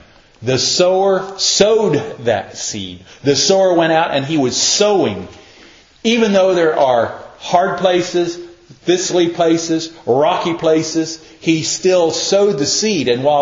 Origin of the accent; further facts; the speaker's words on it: United States; I'm an American. I live in a country where we have the right of free speech.